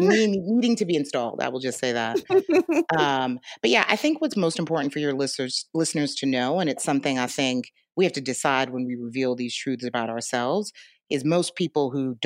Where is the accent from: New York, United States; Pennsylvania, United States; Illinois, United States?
New York, United States; New York City; growing up in New York, native New Yorker, wasn't raised by either of my parents, was raised by maternal parents